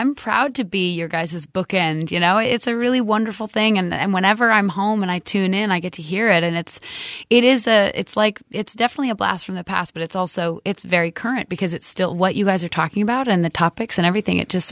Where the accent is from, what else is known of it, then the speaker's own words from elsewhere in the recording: Vermont, United States; So even saying that I was from Vermont was really partly it wasn't true. I was from everywhere that I was at that time, and I would miss home a lot, and I think Vermont is always going to be home in that way, you know.